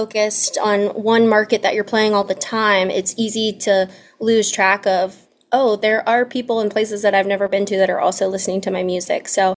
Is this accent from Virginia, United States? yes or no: yes; Virginia, United States; also born or lived in Guam; I was born in Guam, but I was raised in Virginia. And so I have kind of gone back and forth with my identity.